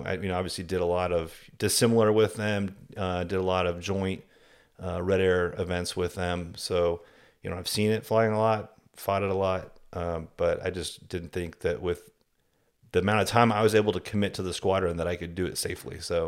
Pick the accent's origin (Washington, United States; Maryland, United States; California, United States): Washington, United States; Seattle; I grew up in the Seattle area.